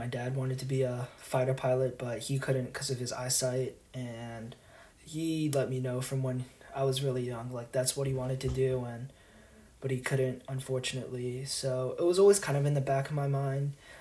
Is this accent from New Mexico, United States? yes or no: no; Virginia, United States; that's really Southwest Virginia. Just being able to go out there and explore different places of my home state has been really cool.